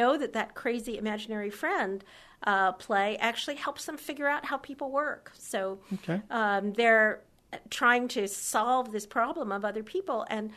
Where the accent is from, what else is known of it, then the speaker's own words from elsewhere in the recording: California, United States; But I come from California, where we're not too good at irony.